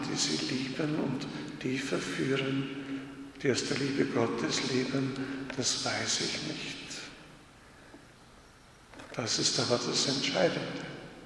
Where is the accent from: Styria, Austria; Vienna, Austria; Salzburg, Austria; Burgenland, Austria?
Burgenland, Austria; Wolfau; Und da kam ich in meine Heimatgemeinde als Pfarrer ein Jahr, um dort, also meine Wurzelgemeinde, mein Vater und meine Mutter. Und da gab ich in Wolfau ein Essen am Beginn des Jahres.